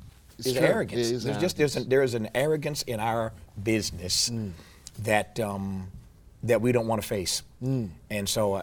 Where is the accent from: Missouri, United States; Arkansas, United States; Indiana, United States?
Indiana, United States; I talked to a number of my friends back in my home state of Indiana and in other parts of the Midwest.